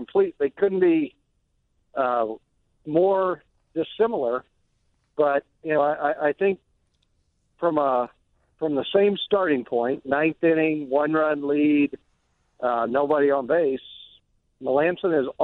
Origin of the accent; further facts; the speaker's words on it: Texas, United States; me, a Texan. And Texans, we're always thinking.